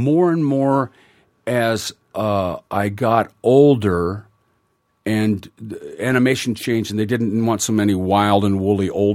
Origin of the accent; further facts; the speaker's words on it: Seattle, Washington, United States; now in Los Angeles, United States; So I came back to the States, took a job up in my hometown of Seattle